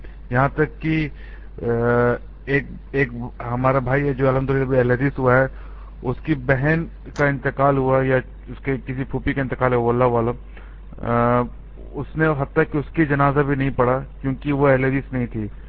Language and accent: Urdu; India; میرا تعلق تو انڈیا سے ہے